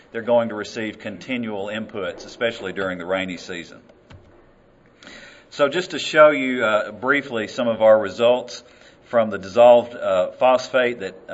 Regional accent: Arkansas, United States; I enjoy floating the streams around Mississippi and where I grew up in Arkansas, not so much like this.

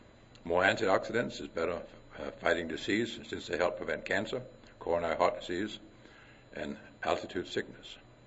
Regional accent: Denmark; English is a second language; When I was born and raised in Denmark and started farming when I was 15 years old

